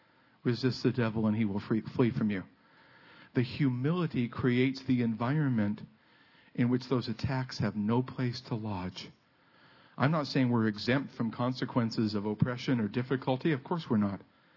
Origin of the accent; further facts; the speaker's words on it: United States; I grew up being an American, speaking barely English.